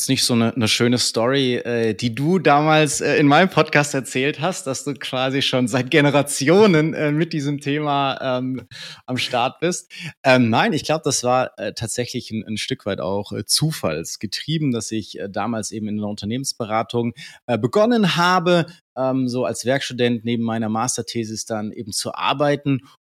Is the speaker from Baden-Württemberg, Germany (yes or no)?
yes; Herrenberg, Baden-Württemberg, Germany; Ich komme hier aus Herrenberg.